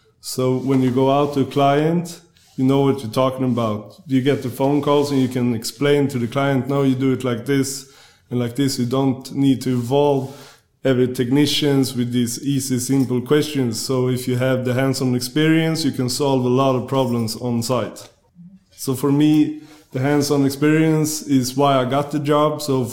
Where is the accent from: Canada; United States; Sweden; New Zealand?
Sweden; English is a second language; I come from Sweden.